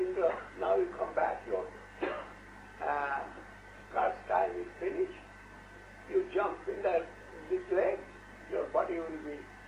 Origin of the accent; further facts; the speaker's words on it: India; when I am coming out from India, I am making some will.